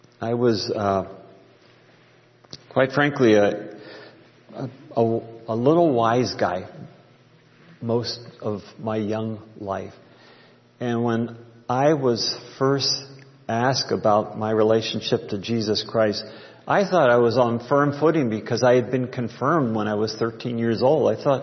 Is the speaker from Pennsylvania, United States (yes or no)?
yes; Freemansburg, Pennsylvania, United States; I'll tell you about my hometown. I'm from Freemansburg, Pennsylvania, which is right by Bethlehem.